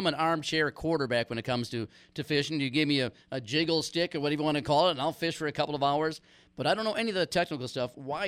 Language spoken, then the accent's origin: English; United States; because see, I'm from Wright County, and we are getting overrun by swans.